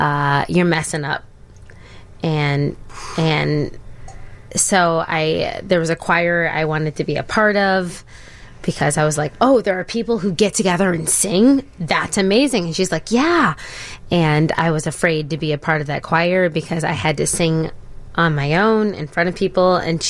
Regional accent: Lansing, Michigan, United States; I'm from Lansing, Michigan

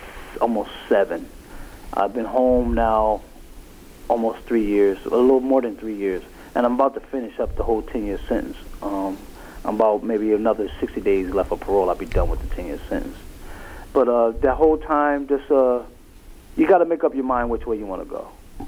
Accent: Bridgeport, Connecticut, United States; I'm originally from Bridgeport.

